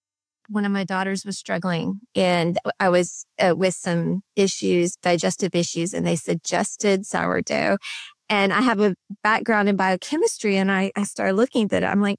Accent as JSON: {"language": "English", "region": "Texas", "country": "United States", "tie": "born or raised there", "said": "So I'm in Texas, so born and raised in Texas most of my life."}